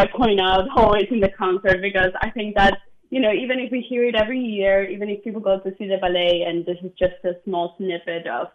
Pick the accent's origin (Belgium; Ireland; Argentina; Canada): Argentina; English is a second language; moved away as an adult; also born or lived in Kentucky / Arizona; now in United States; I'm originally from Argentina, so I didn't know much about North Carolina until I moved here for my work, and I have to say that I'm absolutely in love with it. And, I've been in the U.S. now for 7 years, lived in Kentucky for 2 years, 3 years in Arizona, and so now North Carolina